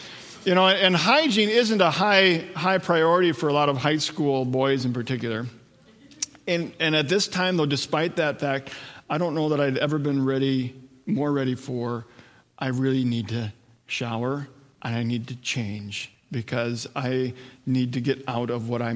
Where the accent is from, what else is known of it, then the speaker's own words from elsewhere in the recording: Wadena, Minnesota, United States; I grew up in the Wadena area, so central Minnesota.